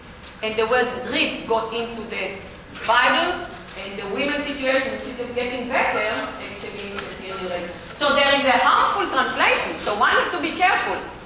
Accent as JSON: {"language": "English", "country": "Israel", "tie": "born or raised there", "said": "I haven't seen a snow being growing up in Israel. I haven't seen snow till I was 20-something."}